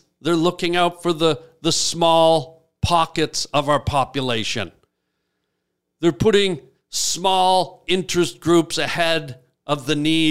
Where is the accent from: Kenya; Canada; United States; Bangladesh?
Canada; moved away; I came to this country because of what it stood for, the freedom. I came from Canada.